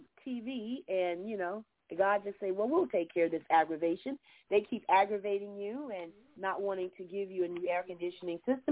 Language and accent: English; Florida, United States; I mean, because I grew up in Florida, so we had tremendous lightning storms, electrical storms.